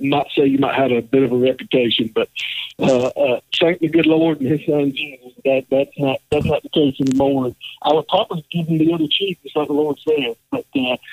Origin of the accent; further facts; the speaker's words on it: Britain, Alabama, United States; born there; I said, well, I'm living here, but I was originally born in South Alabama, town called Britain.